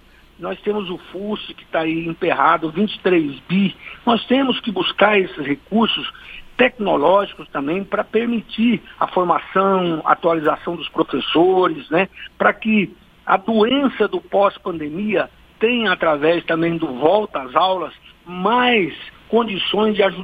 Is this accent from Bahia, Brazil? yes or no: no; Mato Grosso, Brazil; eu sou do Mato Grosso. O Mato Grosso hoje é o estado da agricultura com tecnologia de ponta.